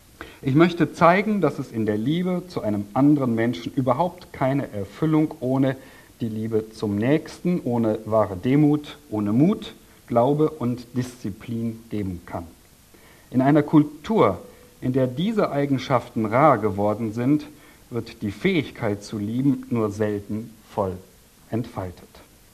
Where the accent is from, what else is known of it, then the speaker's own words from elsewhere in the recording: Berlin, Germany; Ich als Berliner, bei uns läuft so, also fährt sowas ja kaum rum.